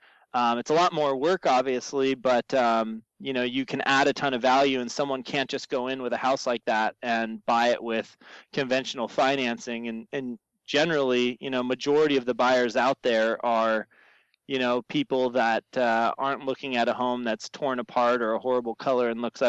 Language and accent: English; La Quinta, California, United States; I grew up in Palm Springs area. I grew up in La Quinta, California, went to, you know, elementary, junior high school out there, and then moved out to Orange County for college.